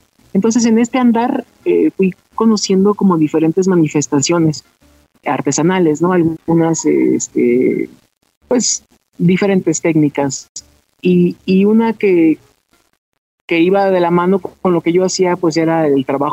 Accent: Irapuato, Guanajuato, Mexico; born there; Yo nací en la ciudad de Irapuato. Yo sí soy del estado de Guanajuato. Y bueno, pues aquí yo me vine a vivir a Guanajuato capital precisamente por La Plata.

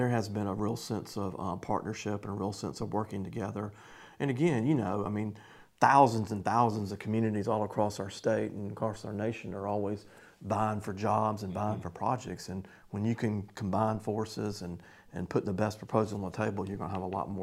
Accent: Georgia, United States; also born or lived in Washington, D.C.; now in Dothan, United States; I came here from the Washington, D.C. area, although I grew up over in South Georgia.

